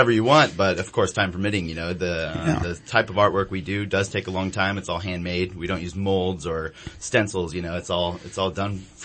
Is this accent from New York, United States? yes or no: no; California, United States; You know, I'm originally from the Bay Area, so always the California local.